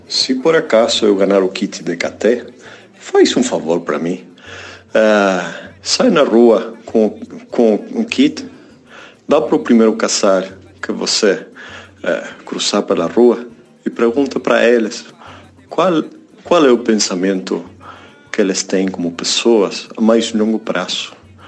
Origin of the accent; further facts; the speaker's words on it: Uruguay; Portuguese is a second language; quando eu estava pesquisando algum podcast para conseguir melhorar meu português, porque eu sou do Uruguai.